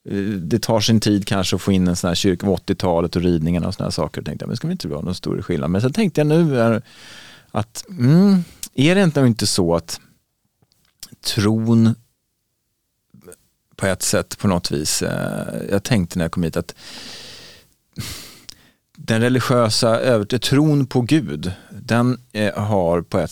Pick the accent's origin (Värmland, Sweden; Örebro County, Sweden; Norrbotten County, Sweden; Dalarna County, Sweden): Dalarna County, Sweden; Leksand; moved away; jag upplevde att jag är min hembygd, fast jag inte satt min fot i Leksand på 30 år sedan